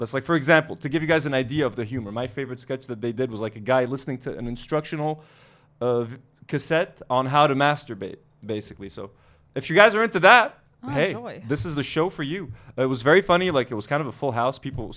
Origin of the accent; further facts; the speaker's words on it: Baltimore, Maryland, United States; born there; If you guys are wondering why I care, I was born in Baltimore, folks.